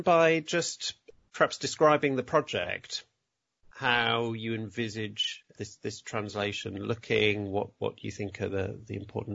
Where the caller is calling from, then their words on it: Leeds, Yorkshire and the Humber, United Kingdom; So I'm calling from Leeds.